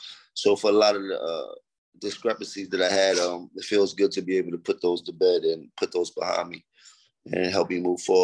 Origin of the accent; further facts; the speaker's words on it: Bronx, New York, United States; also born or lived in Harlem; So I grew up in the Bronx and Harlem. These areas are flooded with a lot of Latin heritage, and this is how we learn how to talk Spanish, which we call Spanglish.